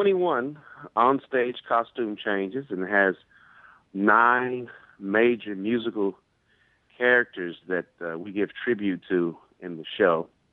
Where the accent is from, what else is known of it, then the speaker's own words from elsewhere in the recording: Madisonville, Kentucky, United States; Yes, Madisonville is my hometown, born and raised. I am a Kentuckian